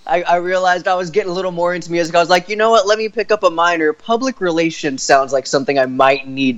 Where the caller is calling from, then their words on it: Waco, Texas, United States; I'm calling in from Waco. This is I go to college up here at Baylor, so I'm in Waco, Texas right now, sitting in my living room in the apartment.